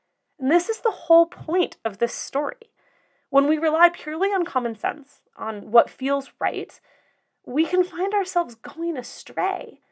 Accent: Colorado, United States; Quashing the little fires in my home state of Colorado

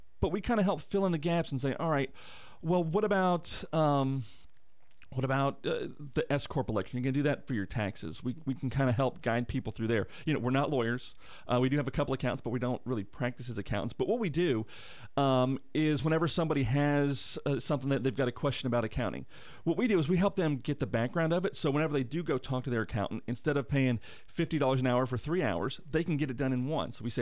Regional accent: Pensacola, Florida, United States; You know, I grew up in Pensacola, so I know the area

